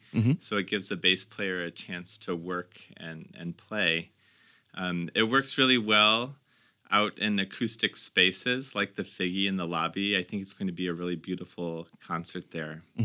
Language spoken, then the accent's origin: English; Davenport, Iowa, United States; born or raised there; also born or lived in Rock Island